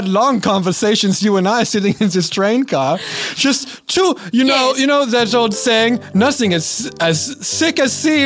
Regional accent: Germany; I am from Germany

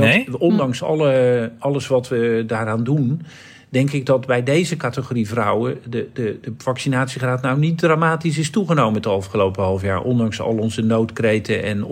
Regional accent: Netherlands; En toen dachten wij, slim als wij zijn natuurlijk, als Nederlanders, wij kijken even de kat uit de boom.

